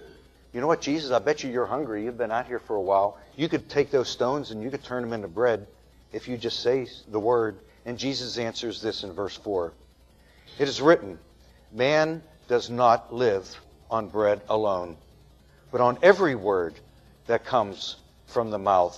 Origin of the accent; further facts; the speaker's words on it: Pittsburgh, Pennsylvania, United States; As you know, I grew up on Beachdale Street in Pittsburgh, Pennsylvania, and it was a dead-end street